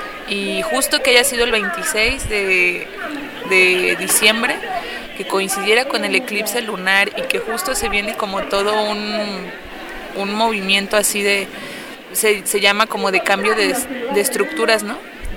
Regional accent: San Luis Potosí, Mexico; tengo 25 años, soy de San Luis Potosí

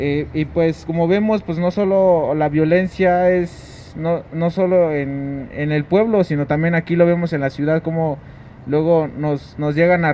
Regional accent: Santiago, Mexico; somos originarios de Santiago y pues fuimos allá a defender el agua, que es ahí donde nacimos, donde nosotros crecimos, es nuestra tierra, de donde somos originarios

